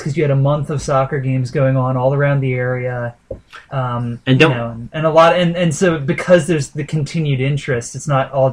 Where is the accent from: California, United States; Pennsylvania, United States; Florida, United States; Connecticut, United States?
Pennsylvania, United States; Philadelphia; Not to stump too hard for my hometown, but Philadelphia is a very big rowing city.